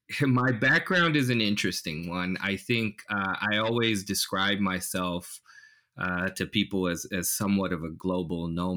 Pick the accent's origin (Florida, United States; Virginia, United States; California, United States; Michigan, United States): Virginia, United States; born there; also born or lived in Kenya; But I was born in Virginia. I was born in Northern Virginia, and that's kind of where I was for the initial part of my life. When I was about 3 years old, we moved to Kenya, and I lived in Kenya for about 5 or 6 years.